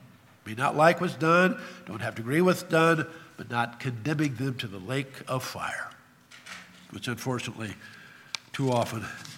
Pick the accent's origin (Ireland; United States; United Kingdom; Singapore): Ireland; Well, I'm an Irishman. And Irish people are known to be hot-headed.